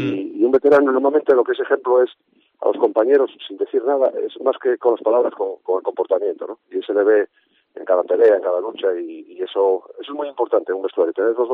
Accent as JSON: {"language": "Spanish", "region": "Asturias", "country": "Spain", "said": "haciendo un poco de senderismo de montaña, como buen asturiano"}